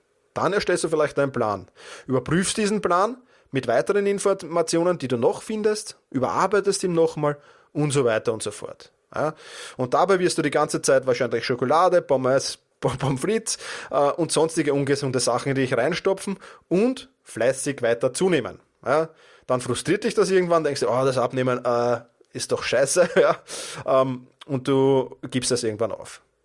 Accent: Vienna, Austria; Oder wenn das Seminar in Wien, in meiner Heimatstadt war, dann fahre ich einfach 2 Tage weg.

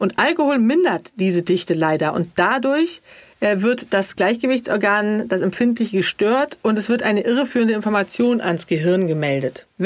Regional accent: Sweden; Ich als Schwedin, da musst du ja gar nicht lange fragen.

